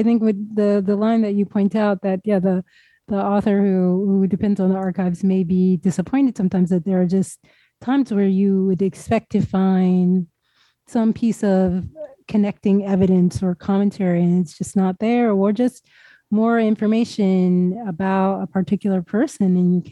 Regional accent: United States; which is also just mind-boggling as an American.

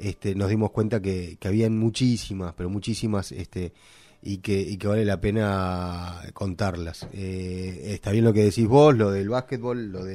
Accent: Uruguay; que nos define a nosotros como uruguayos

